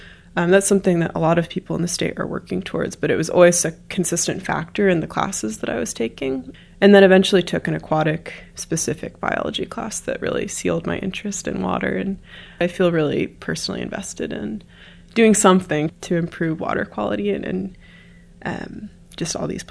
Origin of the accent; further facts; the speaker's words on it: Kentucky, United States; So I grew up in Kentucky on a small family farm, and I spent so much time outside and always felt really connected with the environment around me.